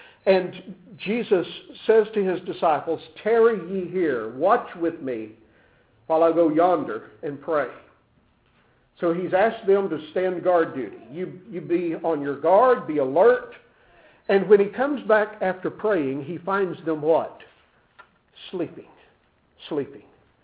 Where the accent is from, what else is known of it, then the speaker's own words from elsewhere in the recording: Texas, United States; I was from Texas, and I grew up in the panhandle of West Texas, and we had cotton fields aplenty, and cotton was just real thick.